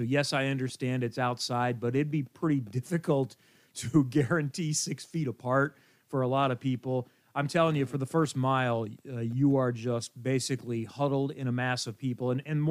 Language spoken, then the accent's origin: English; Indiana, United States; So yes, I understand my home state sometimes is a little lacking in some areas